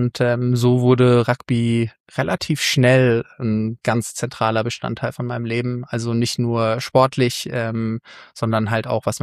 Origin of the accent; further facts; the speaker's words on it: Heidelberg, Baden-Württemberg, Germany; tatsächlich Heidelberger Urgestein. Ich bin in Heidelberg geboren, in der schönen Weststadt und bin dann dort zur Schule gegangen, bin in dreisprachig aufgewachsen.